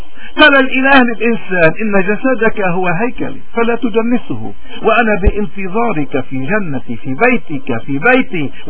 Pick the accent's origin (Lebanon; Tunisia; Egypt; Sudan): Lebanon; إذا نحن كمواطنين لبنانيين وين ما كنا